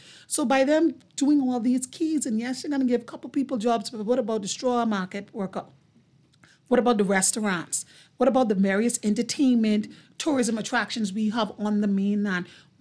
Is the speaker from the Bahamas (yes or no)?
yes; Grand Bahama, Bahamas; And I'm from Grand Bahama, so I'm very passionate about Grand Bahama.